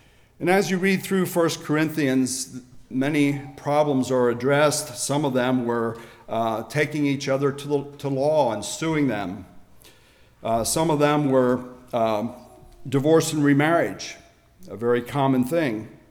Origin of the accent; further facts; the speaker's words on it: Lancaster County, Pennsylvania, United States; now in Maine, United States; I know when we moved to Maine from Lancaster County, Pennsylvania, it was then that we only realized how valuable our Christian heritage was.